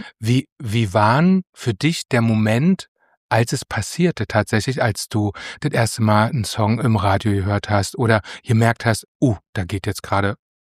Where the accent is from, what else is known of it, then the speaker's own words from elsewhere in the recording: Berlin, Germany; Ich komme aus Berlin, klar.